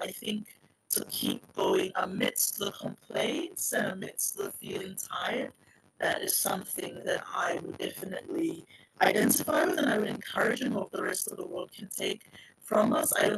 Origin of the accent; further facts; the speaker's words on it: Samoa; One thing I learned growing up in Samoa, which I know is what has been drawn on by our people on that side of the island